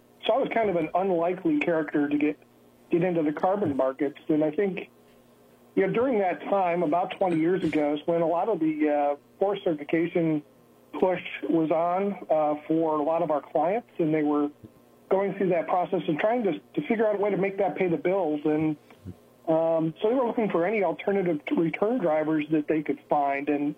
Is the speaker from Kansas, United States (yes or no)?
no; New York, United States; As I mentioned, I'm a New York State native. I was born in New York State in Niagara County and have resided in western New York my entire life, and other than being away at college.